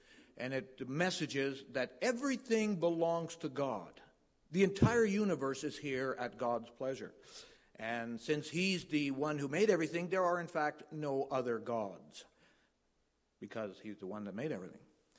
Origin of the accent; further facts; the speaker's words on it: Ontario, Canada; born there; now in Montreal, Canada; So I come from Montreal. I live in the West Island, and I've been there for 38 years. Originally born in Ontario. I'm from a Dutch background. My parents are from The Hague and Leysendam.